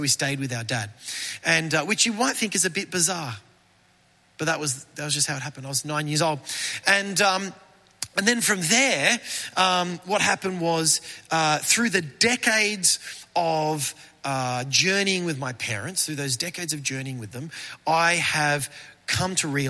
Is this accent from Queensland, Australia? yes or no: no; Maitland, New South Wales, Australia; I grew up in Maitland, down in the Hunter Valley.